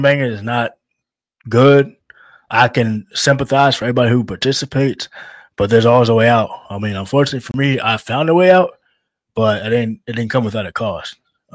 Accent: Chicago, Illinois, United States; born there; Now, the story about me is I was born in Chicago.

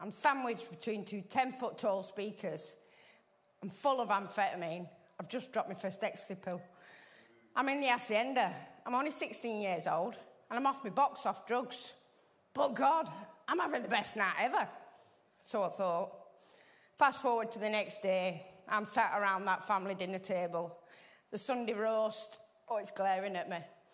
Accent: Burnley, North West England, United Kingdom; born there; So I was born in Burnley.

